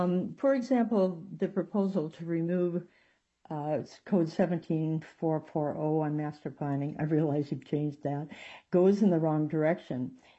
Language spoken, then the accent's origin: English; Hansville, Washington, United States; from Hansville in North Kitsap.